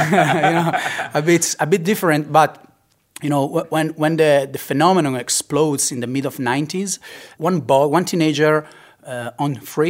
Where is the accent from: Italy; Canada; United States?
Italy; Bergamo, Lombardy; English is a second language; because I come from Bergamo, is you know, in the mid, in the heart of Pianura Padana, the most industrialized working class place in all Europe.